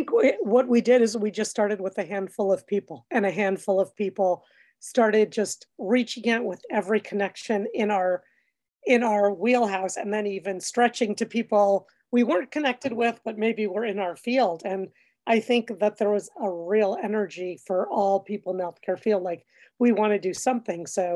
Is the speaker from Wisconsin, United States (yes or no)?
no; New York City, New York, United States; I was sort of a new nurse at the start of the AIDS crisis, and I grew up in Greenwich Village. So I saw my neighborhood completely decimated.